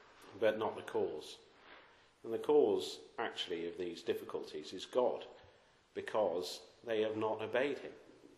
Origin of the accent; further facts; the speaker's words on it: South West England, United Kingdom; When I was growing up in Cornwall